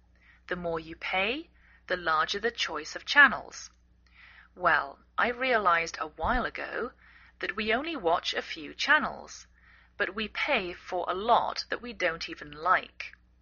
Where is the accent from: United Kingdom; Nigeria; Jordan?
United Kingdom; England; now in United States